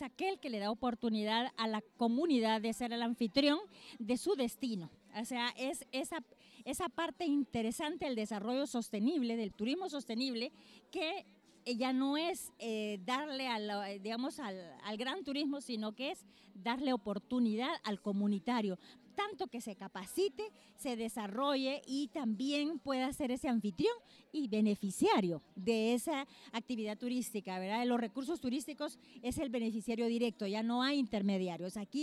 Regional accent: Guatemala; yo creo que mi mensaje como guatemalteca

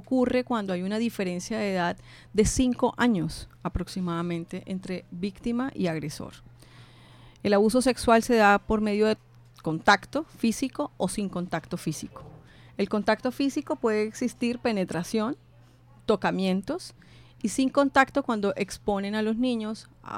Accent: Barranquilla, Atlántico, Colombia; Soy psicóloga desde hace 20 años y soy barranquillera.

